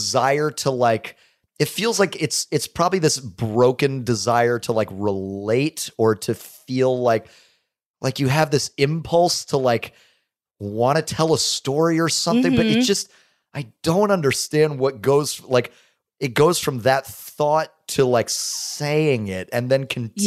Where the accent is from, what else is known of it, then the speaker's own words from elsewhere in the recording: Dallas, Texas, United States; I'm from Dallas. I should. Yeah, man, my whole life.